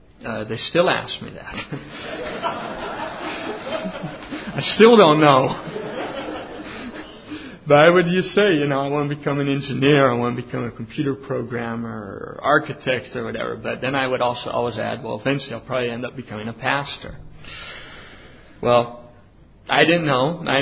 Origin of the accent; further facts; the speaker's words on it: Amersfoort, Utrecht, Netherlands; I was driving from my hometown in Amersfoort towards Zwolle, which is nearby here